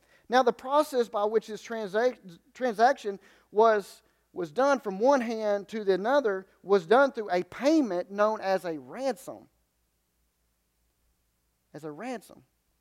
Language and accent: English; Wynn, United States; I grew up in Wynn. We would go to Four City. That's where the stamp store was.